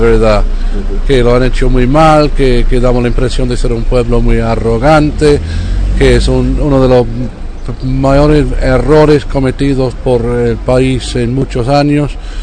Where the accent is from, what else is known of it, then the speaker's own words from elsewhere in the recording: United Kingdom; Somos británicos.